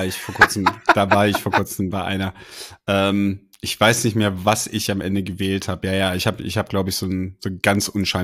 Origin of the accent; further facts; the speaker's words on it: Northern Germany, Germany; now in Cologne, Germany; weil ich bin ja eigentlich nicht in NRW geboren oder auch in Köln geboren, sondern also aufgewachsen bin ich ja in Norddeutschland.